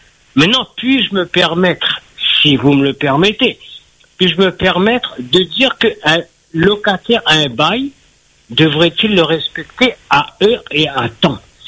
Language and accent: French; Réunion, France; Je viens de Nice. Donc, je suis propriétaire à La Réunion, et je suis réunionnais, je le dis bien.